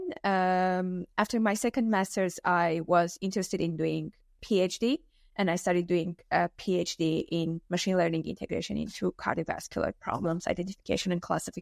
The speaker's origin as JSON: {"language": "English", "country": "Armenia", "moved": "as an adult", "lives_now": "France", "said": "originally I'm from Armenia. I did my undergrad in applied mathematics and informatics in Armenia. Then I started doing my master's in information technologies, then moved to France doing my second master's at Grenoble University."}